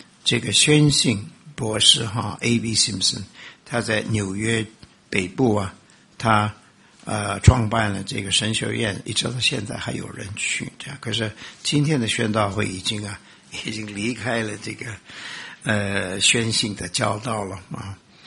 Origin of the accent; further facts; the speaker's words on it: China; 那个时候我们住在纽约，虽然我是中国人